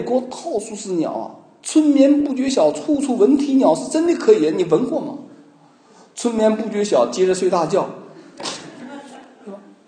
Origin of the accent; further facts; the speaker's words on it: China; 俄国人还知道排队啊，我们中国人都不排队，特亲密。